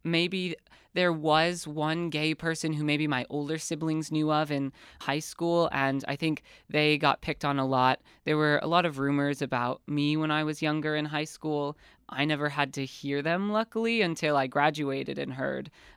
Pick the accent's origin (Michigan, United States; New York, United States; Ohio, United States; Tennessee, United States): New York, United States; Penn Yan; it was really difficult growing up because I didn't feel comfortable